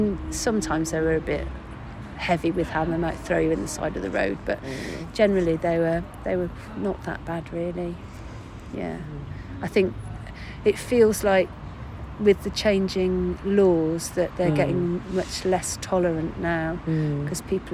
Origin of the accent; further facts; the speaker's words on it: Sheffield, Yorkshire and the Humber, United Kingdom; I think I was from Sheffield, and so there was the miners' strike which came along